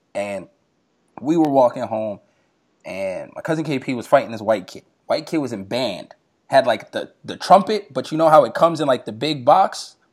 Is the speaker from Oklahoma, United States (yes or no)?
no; New York, United States; but everyone thought it was cool that I was from New York.